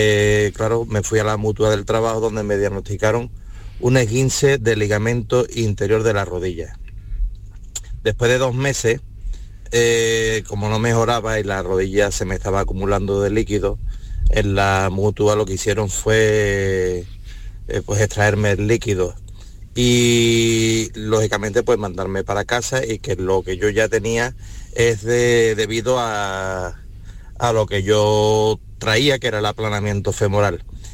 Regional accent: Seville, Andalusia, Spain; soy de Sevilla. Tengo 51 años

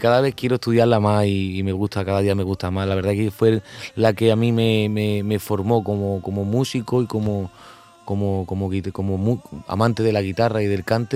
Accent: Granada, Andalusia, Spain; la verdad que fue una suerte estar en Granada, allí en mi tierra

